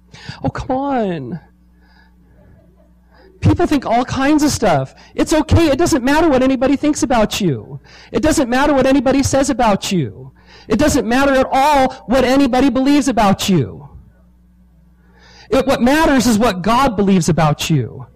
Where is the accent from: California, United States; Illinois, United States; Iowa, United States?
California, United States; I'm from Southern California. We spend a lot of time at the beach.